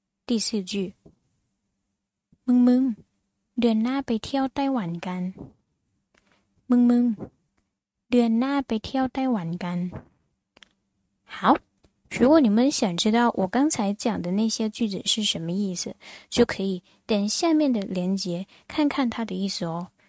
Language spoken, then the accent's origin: Chinese; Thailand; Chinese is a second language; 可是你们知道吗，这个词在我们泰国人的日常生活当中不怎么使用